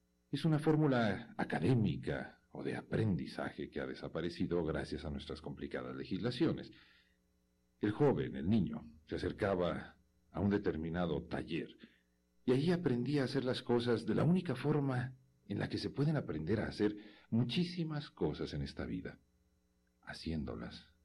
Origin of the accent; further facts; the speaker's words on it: Guadalajara, Jalisco, Mexico; Pues sí, fui niño y crecí en Guadalajara. Y mis abuelos vivían por una calle llamada Maestranza.